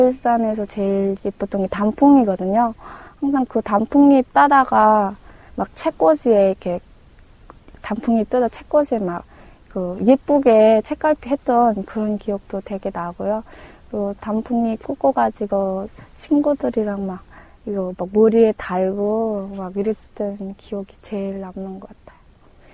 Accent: Haeju, South Hwanghae, North Korea; 네, 저는 부산보다도 너무 가까운 항해남도 해주시 시골에서 자랐는데요. 또 저희 고향에 되게 북한의 어대 명산인 구월산이 있어요. 그 구월산이 마주 보이는 곳으로 저는 자랐습니다.

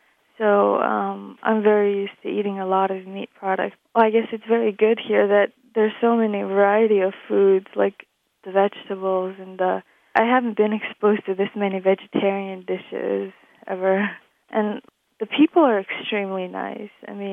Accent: Ulaanbaatar, Mongolia; also born or lived in Bulgaria; now in United States; I'm from Ulaanbaatar, Mongolia. That's the country right in between Russia and China.

